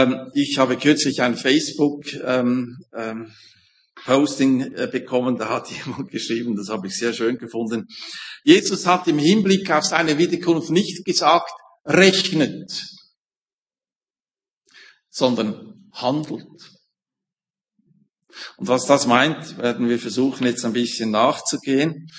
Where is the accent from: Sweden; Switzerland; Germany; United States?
Switzerland; Appenzell; Ich bin Appenzeller.